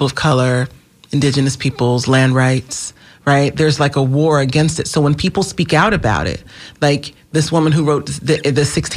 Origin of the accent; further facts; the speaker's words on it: Florida, United States; And I'm from Florida. I was born and raised Duval County, Highlands Elementary School, number 99, right?